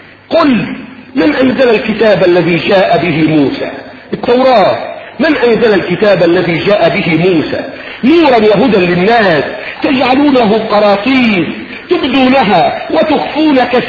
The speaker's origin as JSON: {"language": "Arabic", "town": "Cairo", "region": "Cairo Governorate", "country": "Egypt"}